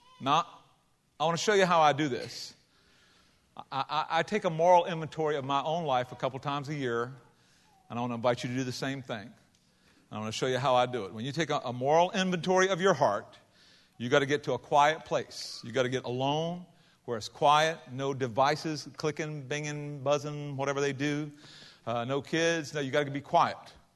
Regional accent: United States; as an American who is also a fully devoted follower of Jesus

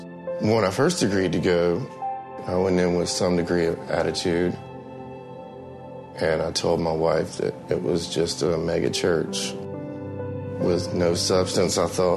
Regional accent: Gastonia, North Carolina, United States; So I grew up in North Carolina, in Gastonia, North Carolina, in a Christian home.

